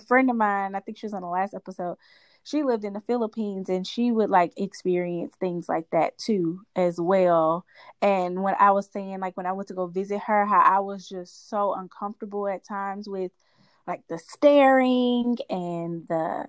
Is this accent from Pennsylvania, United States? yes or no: no; Oakland, California, United States; The first question is from Tanisha out of Oakland, California, my hometown.